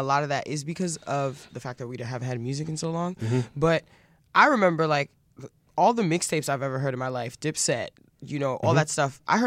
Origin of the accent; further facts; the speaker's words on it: East Flatbush, New York, United States; Well, I grew up in East Flatbush, right. So I'm all the way on the south side.